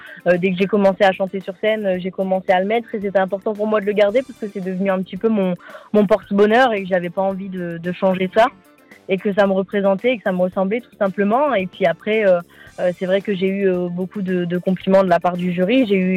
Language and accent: French; Hauts-de-France, France; j'avais dû faire la promotion de mon passage dans des radios locales, donc près de chez moi, dans le Nord